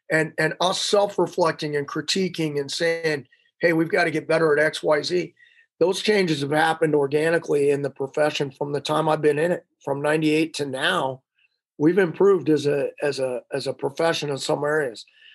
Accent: Phoenix, Arizona, United States; also born or lived in Los Angeles; I'm from Phoenix in LA. And Vegas kind of in the middle. I have family in Utah, Phoenix, LA.

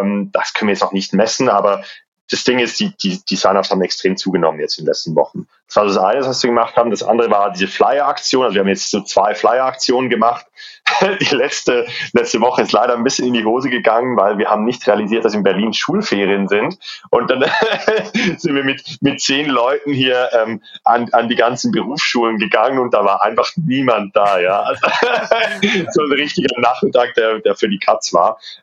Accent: Switzerland; Ich bin tatsächlich gerade in der Schweiz. Ich komme ja aus der Schweiz, ursprünglich meine Frau auch.

